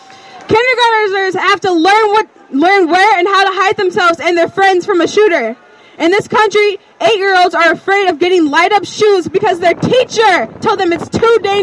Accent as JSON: {"language": "English", "town": "Madison", "region": "Wisconsin", "country": "United States", "tie": "born or raised there", "said": "Though I was raised in Madison, a city that is considered fairly safe, my mom knew there was nothing guaranteeing my safety, not even here."}